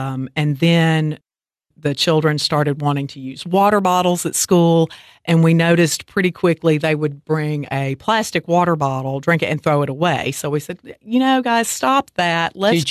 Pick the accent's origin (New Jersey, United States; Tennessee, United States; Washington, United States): Tennessee, United States; Martin; also born or lived in Crossville; Originally, I'm from Martin, Tennessee. My father worked for TVA, and so he transferred to Watts Bar Nuclear, and I ended up in Crossville.